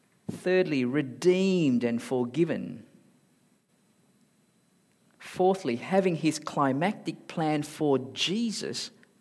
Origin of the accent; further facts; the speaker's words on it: Singapore; also born or lived in Malaysia; now in Australia; I was born in Malaysia. I grew up in Singapore before going out to Australia. So therefore, I'm a Malaysian-born Chinese Aussie, which makes me very mixed up, right? And so I might speak to you in a different accent depending on who I look at.